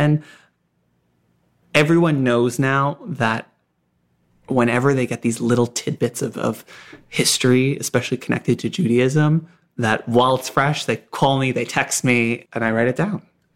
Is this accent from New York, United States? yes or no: yes; New York, United States; Growing up in New York, I grew up in a community in which queerness was not as taboo.